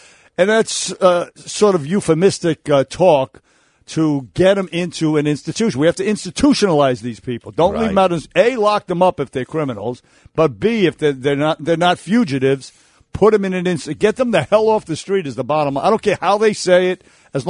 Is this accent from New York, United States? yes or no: yes; New York City, New York, United States; I had flashbacks to, the 70s and the 60s growing up in the Bronx.